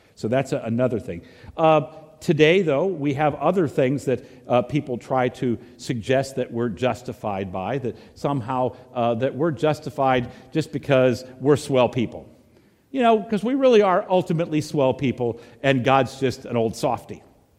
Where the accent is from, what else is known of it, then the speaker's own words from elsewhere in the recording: Virginia, United States; At least the Protestants that I grew up with in Virginia mostly were Baptists.